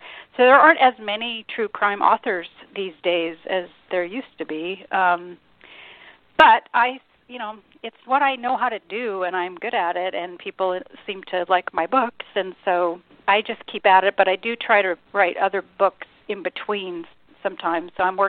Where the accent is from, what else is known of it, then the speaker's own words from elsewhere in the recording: San Diego, California, United States; it takes place where I grew up here in San Diego, which is where I am now, and actually in La Jolla, where I went to junior high and high school.